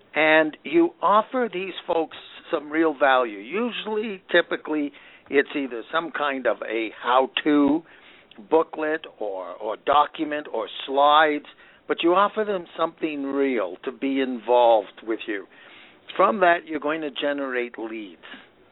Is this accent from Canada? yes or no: yes; Canada; I'm a Canadian, so I say